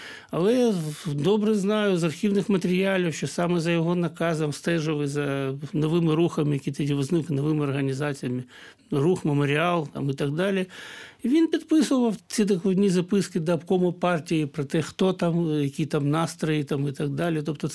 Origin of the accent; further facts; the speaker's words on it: Kharkiv, Kharkiv Oblast, Ukraine; І коли в моєму рідному Харкові